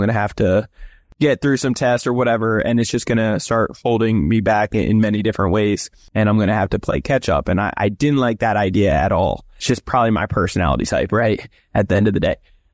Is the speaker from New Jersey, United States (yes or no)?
yes; New Jersey, United States; now in San Diego, United States; I'm originally from New Jersey. I live here in sunny San Diego, California, Old Town to be specific